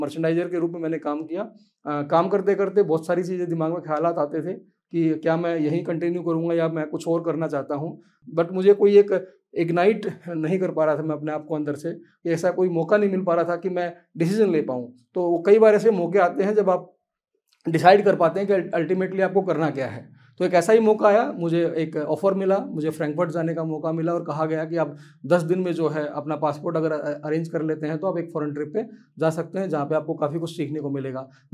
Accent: Kahnaur, Haryana, India; रोहतक के पास एक गाँव है कहनौर, मैं कहनौर का रहने वाला हूँ।

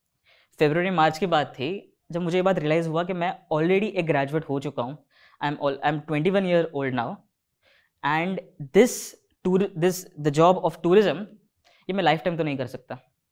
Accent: Mumbai, Maharashtra, India; मैं धारावी नामक एक एरिया के अंदर पला बड़ा हूँ और उसके आसपास ही बड़ा हुआ हूँ। अब जिन लोगों को धारावी के बारे में नहीं पता, धारावी विश्व का तीसरा सबसे बड़ा स्लम माना जाता है।

